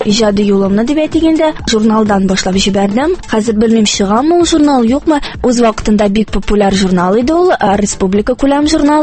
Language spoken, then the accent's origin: Tatar; Kazan, Tatarstan, Russia; мин Казаннан, мәркәзебездән, 2-нче татар гимназиясендә белем алып чыктым.